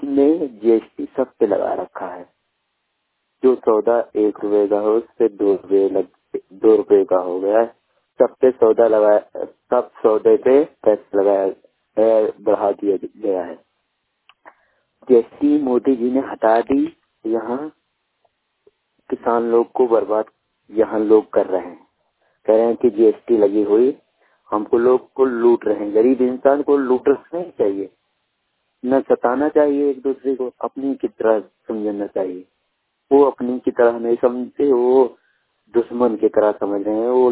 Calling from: Daryabad, Uttar Pradesh, India; मैं ग्राम कांटी दरियाबाद क्षेत्र जिला बाराबंकी उत्तर प्रदेश से बोल रहा हूँ।

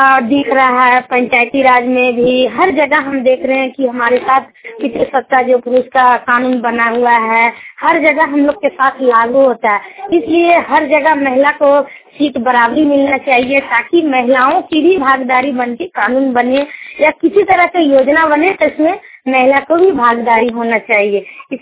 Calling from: Gurmunda, Jharkhand, India; मेरा ग्राम गुरमुंडा पोस्ट पड़ता हुआ थाना जयनगर और मेरा जिला कोडरमा से मैं बोल रही हूँ।

